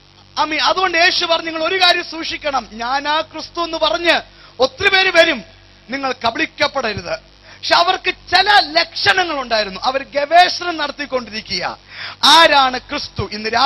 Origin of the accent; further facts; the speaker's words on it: Bangalore, Karnataka, India; also born or lived in Ranni; now in Canada; ഞാൻ ജനിച്ചത് റാന്നിയിലാണ്, വളർന്നത് ബാംഗ്ലൂരിലാണ്, ഇപ്പൊ ജീവിക്കുന്ന കാനഡയിലാണ്, ഇപ്പൊ നിൽക്കുന്ന ഓസ്ട്രേലിയയിലാണ്.